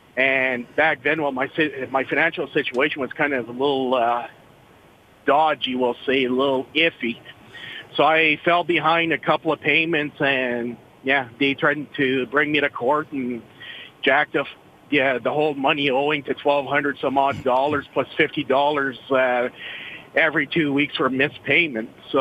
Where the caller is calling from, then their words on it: Mattawa, Ontario, Canada; Oh, I'm calling from beautiful Mattawa, Ontario.